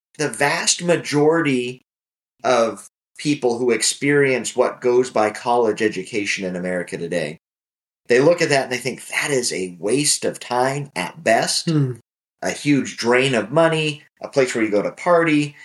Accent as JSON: {"language": "English", "region": "Wyoming", "country": "United States", "tie": "born or raised there", "said": "when I was growing up in Wyoming, liberal arts education, classical learning education was not something that was on my radar."}